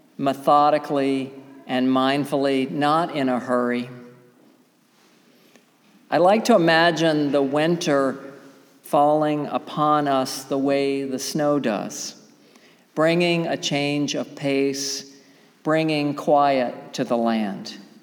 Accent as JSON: {"language": "English", "region": "the South", "country": "United States", "tie": "born or raised there", "said": "But I grew up in the South and we didn't even have a snow shovel down there."}